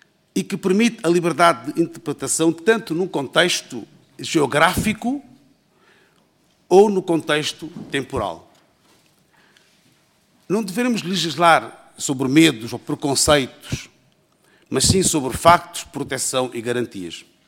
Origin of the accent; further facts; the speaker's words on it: Portugal; E, acima de tudo, com amor à nossa pátria, que é Portugal. Somos portugueses